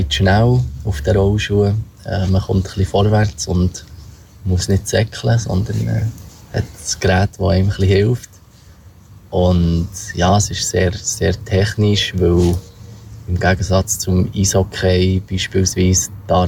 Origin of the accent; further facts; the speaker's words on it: Thun, Bern, Switzerland; Ich komme ja ursprünglich aus Thun.